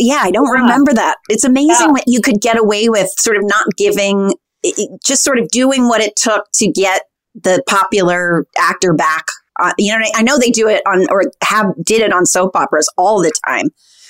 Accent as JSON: {"language": "English", "region": "Pennsylvania", "country": "United States", "tie": "born or raised there", "said": "I grew up in Pennsylvania. My parents watched Dallas."}